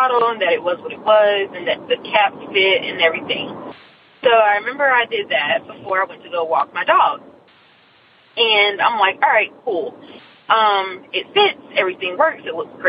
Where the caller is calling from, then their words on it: Nashville, Tennessee, United States; By the way … I'm calling from Nashville, Tennessee.